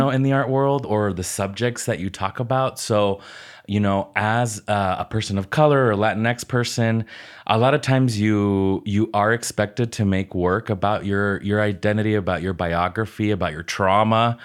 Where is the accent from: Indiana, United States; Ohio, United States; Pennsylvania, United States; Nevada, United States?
Nevada, United States; Las Vegas; And I'm from Las Vegas, and we're like an industry hospitality town.